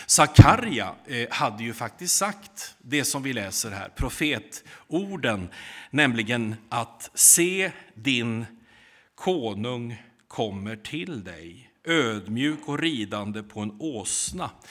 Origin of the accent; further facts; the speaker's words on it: Degerfors, Örebro County, Sweden; Tänk att jag är uppvuxen i Degerfors. Har ni varit där? Ja, ni behöver inte åka dit om inte ni måste. Men det är en liten ort i Värmland som tillhör Örebro län.